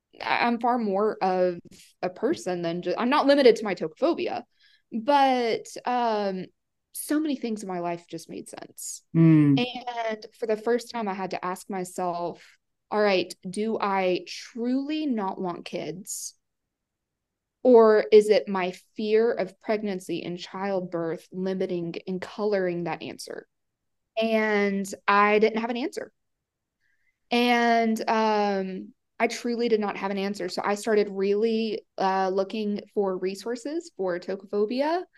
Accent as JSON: {"language": "English", "region": "Tennessee", "country": "United States", "said": "I am from Tennessee in the USA."}